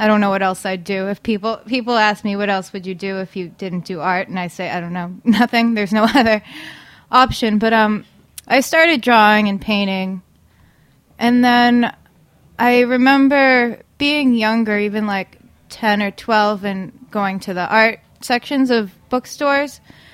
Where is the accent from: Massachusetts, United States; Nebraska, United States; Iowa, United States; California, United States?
Massachusetts, United States; Danvers; Yep. Danvers, Mass.